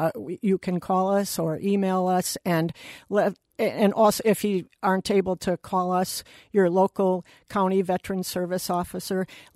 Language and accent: English; Wisconsin, United States; I grew up in Wisconsin and I chose to come back to Wisconsin.